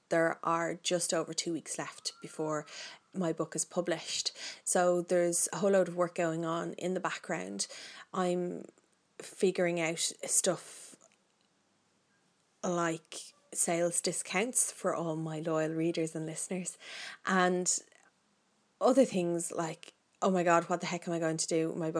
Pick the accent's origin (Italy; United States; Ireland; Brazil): Ireland; celebrates the fact that we are Irish and it is our national holiday